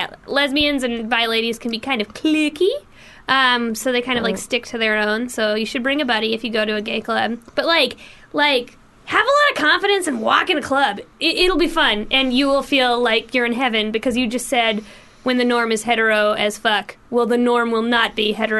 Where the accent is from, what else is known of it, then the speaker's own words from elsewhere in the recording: United States; Are you asking me because I'm American?